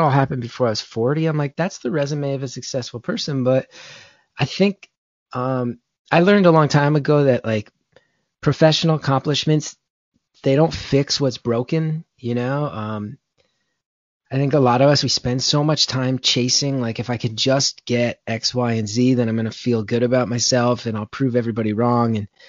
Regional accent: New Jersey, United States; Well, I grew up in North Jersey in the 90s, and there was a very, very strong scene then.

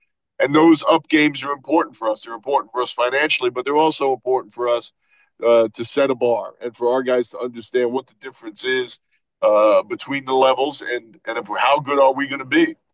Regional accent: Brooklyn, New York, United States; also born or lived in Queens; now in Connecticut, United States; Well, I grew up about 3 miles from there as a little kid, and then we moved out to Queens from Brooklyn.

